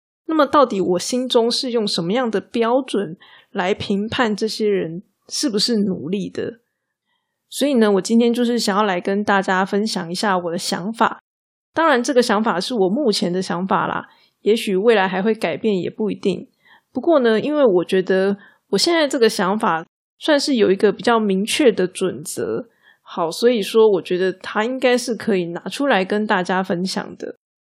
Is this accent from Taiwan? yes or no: yes; Taiwan; 我们台湾人呢，很容易就会觉得自己不够努力，不够尽心尽力这样子。